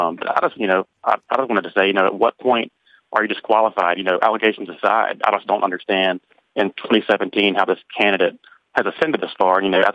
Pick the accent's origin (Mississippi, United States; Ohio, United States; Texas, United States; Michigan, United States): Mississippi, United States; I'm from Mississippi originally, but I live in Alabama now